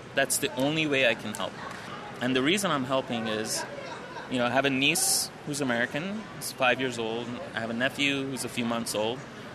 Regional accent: Toronto, Ontario, Canada; Yeah, I'm from Toronto, Canada.

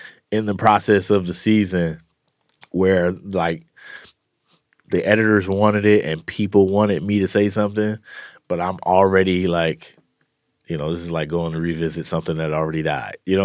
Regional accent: Oakland, California, United States; Maybe that's because I'm from Oakland and, you know, and this is our life. This is our childhood, especially where I grew up in the, you know, in East Oakland, and at a time where the murder rate was high.

